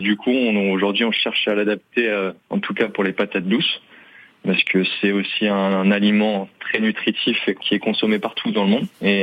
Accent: Vannes, Brittany, France; moved away as an adult; Moi, je viens de Vannes pour être précis, mais bon, je me suis expatrié à Angoulême pour faire mes études.

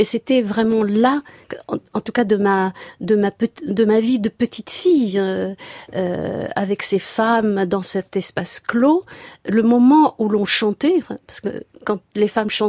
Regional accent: Batna, Batna Province, Algeria; born there; je suis allée voir l'endroit où je suis née il y a quelque temps, lors d'un de mes passages dans ma ville natale, qui est Batna

